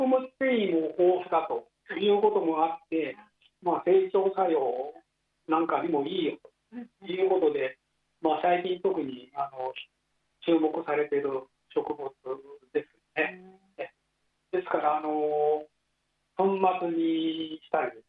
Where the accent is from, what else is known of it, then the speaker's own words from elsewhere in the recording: Niigata, Japan; born there; 今年で79歳になります。出身は生まれは新潟県なんですけども、